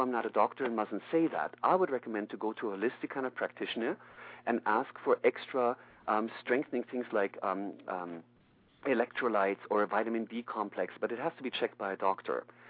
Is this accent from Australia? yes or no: no; Canada; as I'm traveling, because I come from Canada, do some workshops here in California.